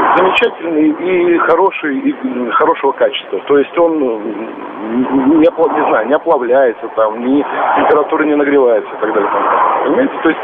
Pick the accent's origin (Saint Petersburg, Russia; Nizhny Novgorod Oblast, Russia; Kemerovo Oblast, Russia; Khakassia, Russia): Khakassia, Russia; now in Moscow, Russia; я из Красноярского края, Республика Хакасия.